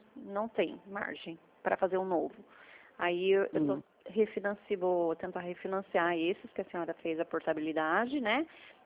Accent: São Paulo, Brazil; sou de São Paulo.

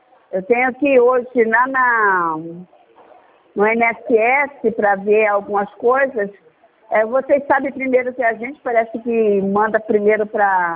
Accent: Brazil; como eu sou brasileira

